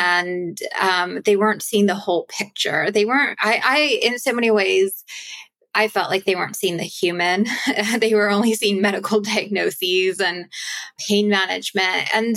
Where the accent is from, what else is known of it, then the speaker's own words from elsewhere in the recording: India; And I'm Indian. I grew up with Ayurveda infused in my life.